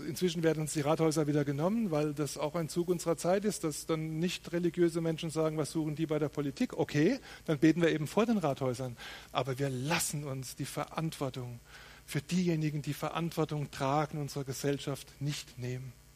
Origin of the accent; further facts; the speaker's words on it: Rhineland-Palatinate, Germany; ich bin von meiner Natur als Pfälzer alles andere als ein Charismatiker.